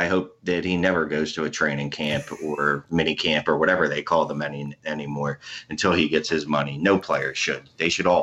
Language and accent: English; United States; I'm an American. I have no idea about Europe.